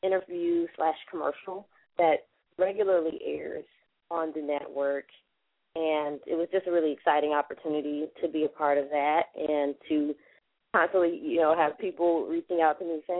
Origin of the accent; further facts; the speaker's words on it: Atlanta, Georgia, United States; a lot of performances happening in Atlanta in the month of June, which is my hometown and where I was raised.